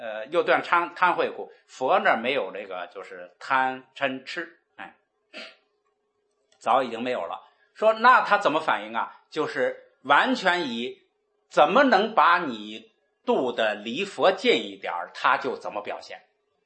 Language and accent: Chinese; China; 但是我们中国人呢，很多人呢不知道